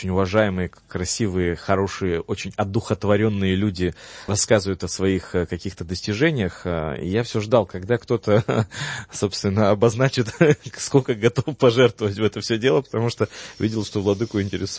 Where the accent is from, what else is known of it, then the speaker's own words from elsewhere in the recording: Moldova; нас объединяет то, что мы оба родом из Молдавии.